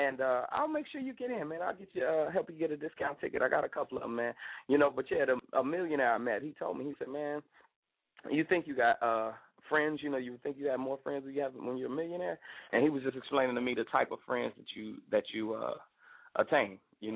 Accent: Miami, Florida, United States; also born or lived in Clewiston / LaBelle; I'm from Miami, but also I lived in other places, you know what I'm saying, like, you know, Clewiston and LaBelle, Florida

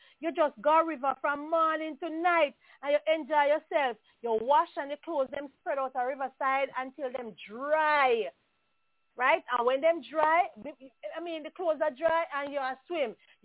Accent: Jamaica; Because growing up in Jamaica was a delight for me. I never want to change anything.

